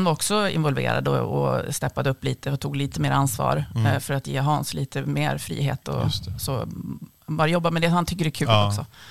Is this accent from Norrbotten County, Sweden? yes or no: no; Örnsköldsvik, Västernorrland County, Sweden; Född och uppvuxen i både i Örnsköldsvik och i företaget